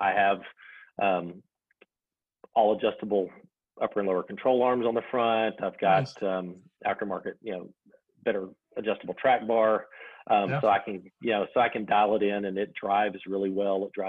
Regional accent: Arkansas, United States; And growing up in Arkansas, we just don't get a lot. I mean, major snow for us when I was a kid was like 3 inches.

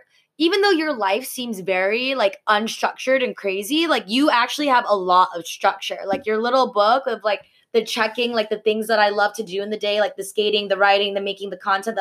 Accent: Irvine, California, United States; also born or lived in Fallon Valley / Tustin; No, I was born in Fallon Valley. I grew up in Irvine. I went to elementary school in Irvine. And then in middle school, I moved to Tustin. And Tustin is in between Irvine and Santa Ana.

